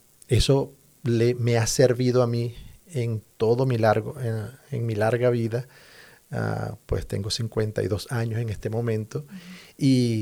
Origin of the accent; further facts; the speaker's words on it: Coro, Falcón, Venezuela; Soy de Venezuela, de un estado llamado Falcón y la ciudad se llama Coro. Un sitio muy lindo.